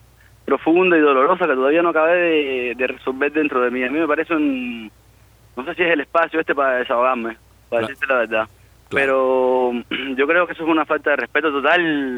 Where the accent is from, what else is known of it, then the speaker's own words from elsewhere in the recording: Cuba; moved away as an adult; also born or lived in Argentina; now in Italy; yo me fui de Cuba para Argentina como pude